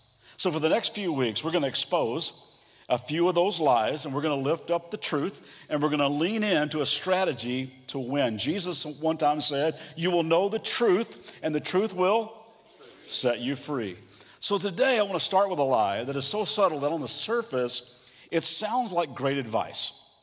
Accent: Kentucky, United States; I'm from Kentucky, and somebody from Mission actually making fun of my heritage sent me this list.

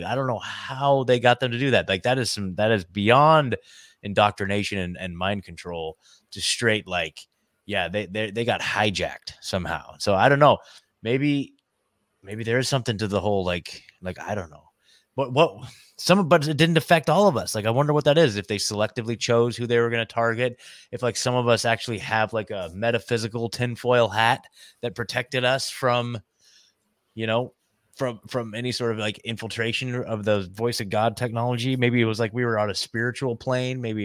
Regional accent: Eugene, Oregon, United States; So I'm from Oregon, right? Eugene, Oregon, which is like the hippie capital of the world.

